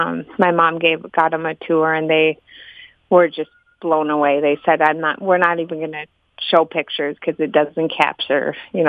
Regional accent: Chisholm, Minnesota, United States; I grew up in Chisholm.

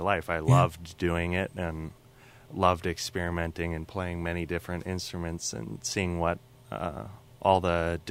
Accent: Duluth, Minnesota, United States; Well, I grew up here in Duluth, Minnesota. Mm-hmm. I've been here, it was for 18 years of my life until I moved off to Red Wing for college.

